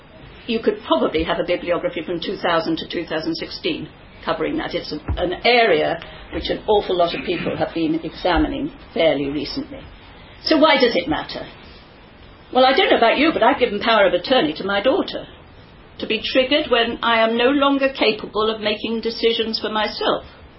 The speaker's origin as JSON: {"language": "English", "region": "England", "country": "United Kingdom", "said": "I'm English back so many generations, because I come from lower class origins, so you can't go back too far."}